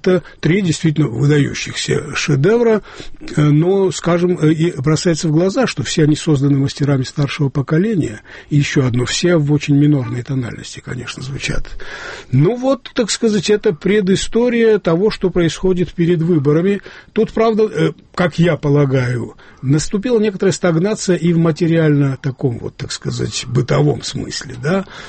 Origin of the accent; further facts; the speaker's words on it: Imereti, Georgia; Это Верхнее Имеретье, откуда родом из под Сачхерию родная деревня Иванишвили, а, так скажем, птичьего полета, моя родная деревня, там, наверное, километров 40, может быть, между ними.